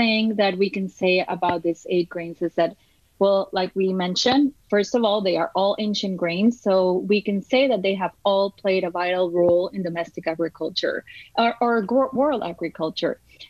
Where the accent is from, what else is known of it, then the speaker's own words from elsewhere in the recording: Costa Rica; now in United States; I think that I always had it built in because I grew up outside of the United States. I lived all of my childhood in Costa Rica, where we eat a lot of corn products.